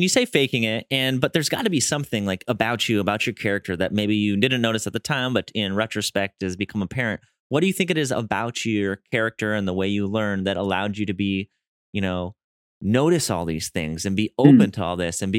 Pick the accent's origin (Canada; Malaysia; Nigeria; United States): United States; Wisconsin; When I'm from Wisconsin, you would have met me in Wisconsin back then.